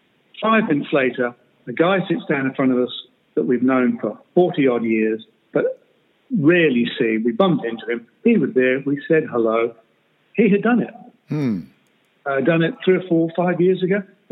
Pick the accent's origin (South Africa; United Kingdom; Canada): United Kingdom; England; I'm English. My family's still there.